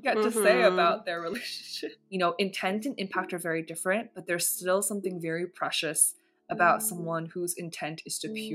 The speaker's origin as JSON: {"language": "English", "region": "California", "country": "United States", "tie": "born or raised there", "said": "So I grew up in the Bay. My parents still live there."}